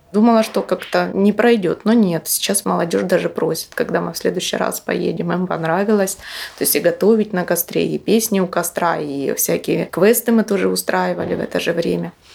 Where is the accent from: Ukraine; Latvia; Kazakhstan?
Ukraine; Donetsk, Donetsk Oblast; now in Murmansk, Russia; В Мурманск, вообще в Российскую Федерацию, я приехала в 2014 году как беженец, потому что я сама из Украины, с Донецка, и приехала сюда уже, когда начались боевые действия на Донбассе.